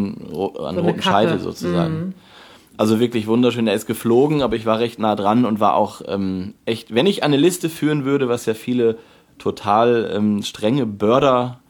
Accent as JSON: {"language": "German", "region": "Lower Saxony", "country": "Germany", "said": "Also ich komme ja auch eigentlich aus Niedersachsen, also aus dem Westen."}